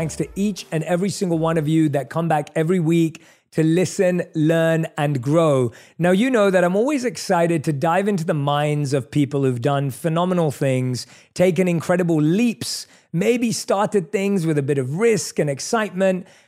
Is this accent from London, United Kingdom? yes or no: yes; London, United Kingdom; I'm born and raised in London.